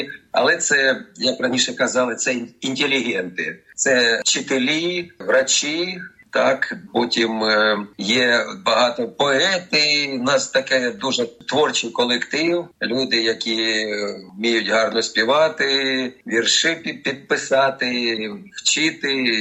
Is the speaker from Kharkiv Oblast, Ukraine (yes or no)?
yes; Kharkiv, Kharkiv Oblast, Ukraine; now in Australia; сам я із Харкова. Навчався, закінчив Харківську консерваторію.